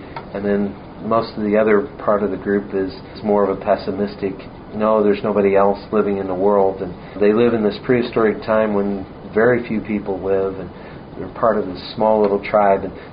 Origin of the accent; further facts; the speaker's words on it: St. Louis, Missouri, United States; So I grew up here in San Luis, was in North County.